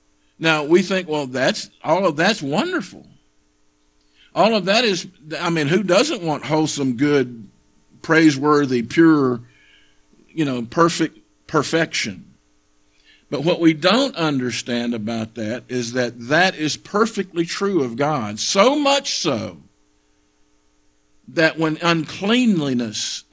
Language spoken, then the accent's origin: English; United States; That's the way I grew up in America. That was the school system that I grew up in.